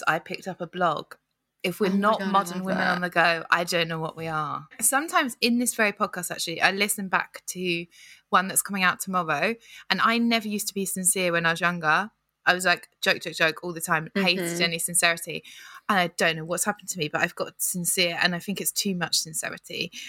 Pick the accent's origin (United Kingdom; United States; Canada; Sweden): United Kingdom; But we can go out and do what we want because we're British.